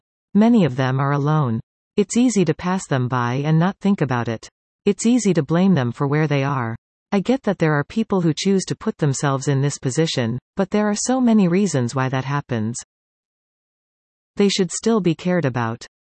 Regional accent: Collingwood, Ontario, Canada; now in Wasaga Beach, Canada; My entire life. I grew up in Collingwood. I moved to Wasaga Beach as an adult with my husband.

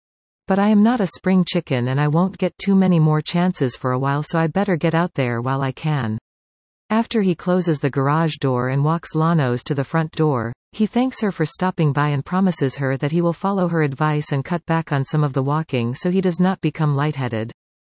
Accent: Arnprior, Ontario, Canada; I was born and raised in Arnprior and I am fortunate that it was a small town, until just recently

